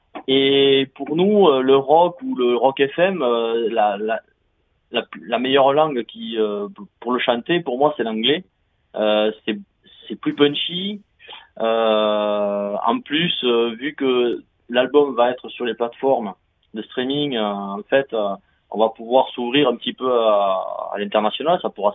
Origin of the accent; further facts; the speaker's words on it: Southwest France, France; Un français du sud-ouest.